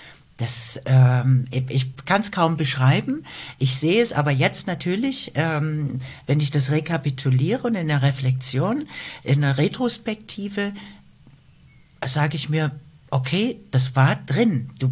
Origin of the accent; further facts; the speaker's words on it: Großschönau, Saxony, Germany; ich komme zurück nach Großschönau in meinen Heimatort